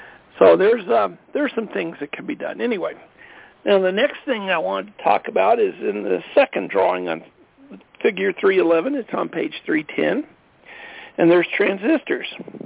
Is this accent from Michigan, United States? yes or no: no; Colorado, United States; from Colorado